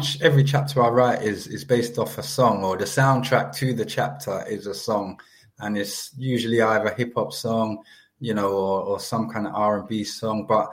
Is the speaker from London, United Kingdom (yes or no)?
yes; London, United Kingdom; So again, I'm from London.